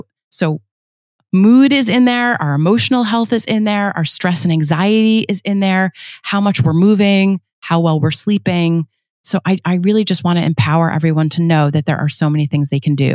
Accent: New York, United States; I'm also a New Yorker, you know, I just like have such a low tolerance.

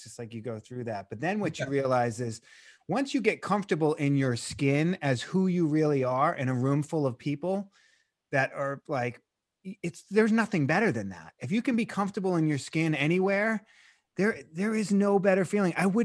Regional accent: Boston, Massachusetts, United States; You know, I grew up in Boston and I used to go to Nick's Comedy Store.

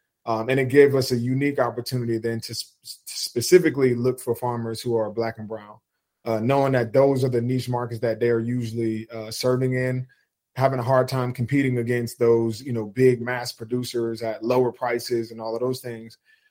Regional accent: New Jersey, United States; That is something that fit me growing up on the East Coast, being a Jersey kid.

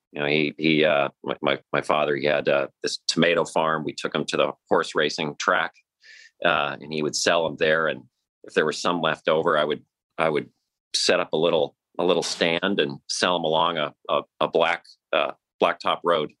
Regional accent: Columbus, Nebraska, United States; But you know, the early years and growing up in Columbus, Nebraska was a wonderful place. A city of about 15,000 people

